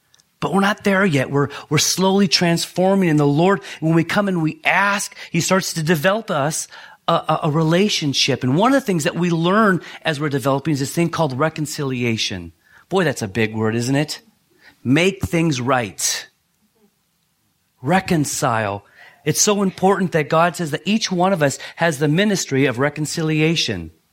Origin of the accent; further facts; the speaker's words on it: United States; I'm an American. I want it. I want it now.